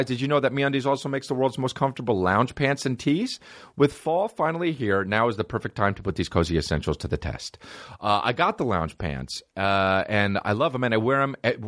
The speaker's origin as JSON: {"language": "English", "town": "Montclair", "region": "New Jersey", "country": "United States", "tie": "born or raised there", "said": "I grew up in Montclair, New Jersey, and there was like the bad part and the good part."}